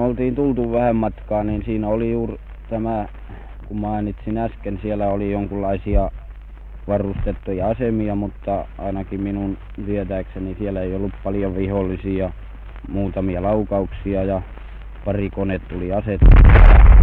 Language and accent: Finnish; Forssa, Tavastia Proper, Finland; Minä olen Forssasta.